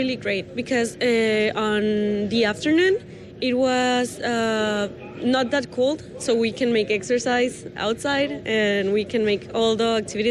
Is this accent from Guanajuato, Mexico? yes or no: no; Mexico City, Mexico; English is a second language; I am from Mexico City